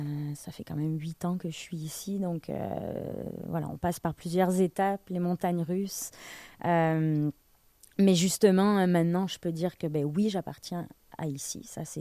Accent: Bordeaux, Nouvelle-Aquitaine, France; moi j'ai toujours connu Bordeaux, en fait je viens de Bordeaux, mais je veux dire je m'identifiais plus en fait au bordelais, puis mais maintenant que j'en parle, je suis très fière d'être bordelaise.

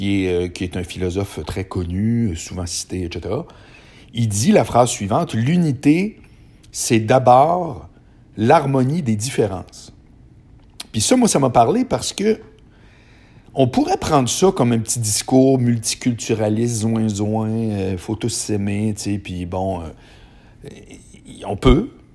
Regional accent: Charlesbourg, Quebec, Canada; Moi, j'ai été élevé à Charlebourg avec des Chiliens qui étaient mes meilleurs amis, puis des Haïtiens.

